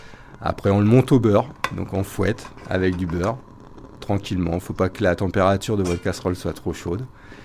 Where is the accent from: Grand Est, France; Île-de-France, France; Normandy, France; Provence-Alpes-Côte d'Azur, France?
Normandy, France; Alençon; Je suis originaire d'Alençon, de Normandie. J'ai découvert le beurre blanc dans ma région.